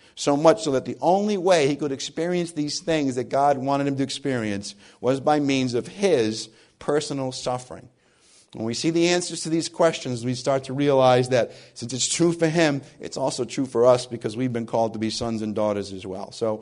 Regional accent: New England, United States; accent: New England; my New England accent is always like this, but that horsey, froggy thing is not always like this.

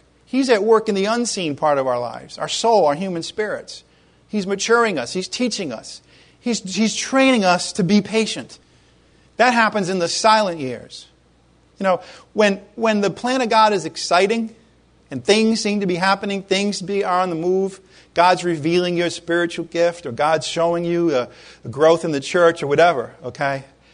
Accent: United States; Okay, I'm American too. I'm as bad as you guys.

